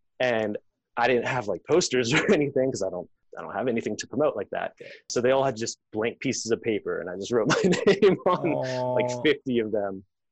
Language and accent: English; Virginia, United States; I said I was from Virginia.